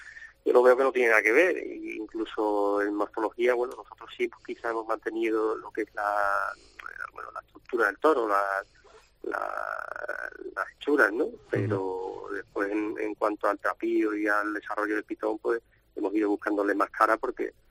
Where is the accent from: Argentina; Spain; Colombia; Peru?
Spain; Seville, Andalusia; Como sevillanos y como abonados que somos y aficionados